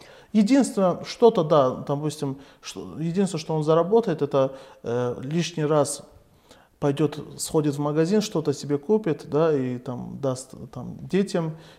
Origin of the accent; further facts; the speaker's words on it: Russia; Я сам в детстве, я вырос как бы в России.